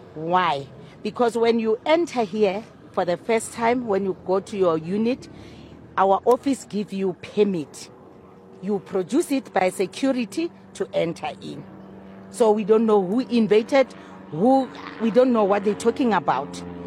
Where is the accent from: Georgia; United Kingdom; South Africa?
South Africa; I've got ID, I was born and bred in South Africa.